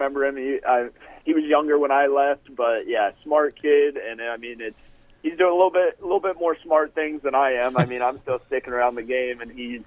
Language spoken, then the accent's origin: English; Montana, United States; also born or lived in Florida / Michigan; I mean, I'm from Montana. I've been down in Florida, been in Michigan. I coached for a summer in California.